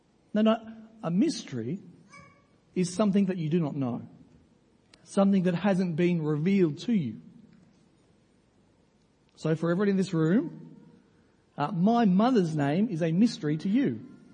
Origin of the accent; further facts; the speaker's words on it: Australia; And being a Christian is more significant than being an Australian.